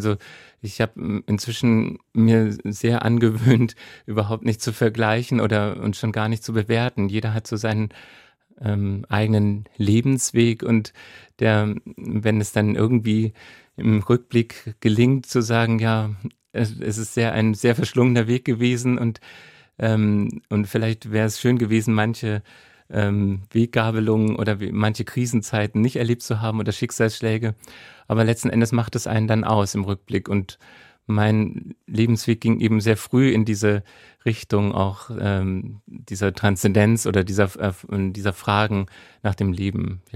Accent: Baden-Württemberg, Germany; Ich bin in der Nähe von Stuttgart aufgewachsen.

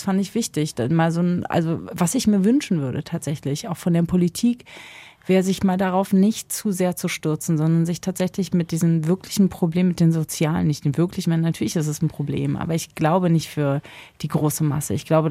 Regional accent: East Germany, Germany; erstens als Frau ist es nicht normal und zweitens als Ostdeutsche ist es nicht normal

